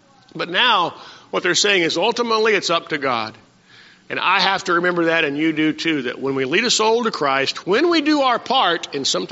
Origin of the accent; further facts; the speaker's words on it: Maryland, United States; now in Arizona, United States; I came from Maryland to Arizona to be the pastor here.